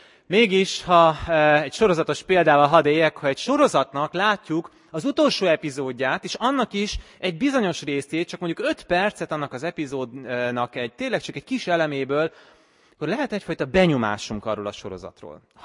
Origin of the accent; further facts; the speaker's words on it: Komárom, Komárom-Esztergom, Hungary; Én határ mellett nőttem fel, Komáromban, és emlékszem, hogy amikor a Dunaparton játszottunk és köveket dobáltunk a vízbe, gyakran láttunk a túloldalon, a szlovák oldalon is gyerekeket játszani.